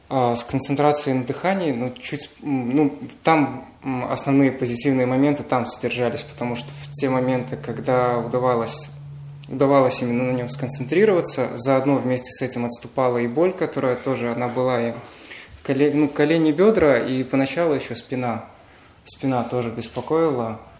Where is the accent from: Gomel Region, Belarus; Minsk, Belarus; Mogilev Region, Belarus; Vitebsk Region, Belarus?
Minsk, Belarus; Я из Минска.